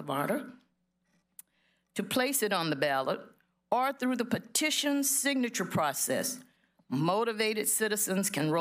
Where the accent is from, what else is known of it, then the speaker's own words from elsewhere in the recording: Florida, United States; This proposal is near and dear to me. This is my hometown. So I'm speaking to you today as a citizen of Alachua County.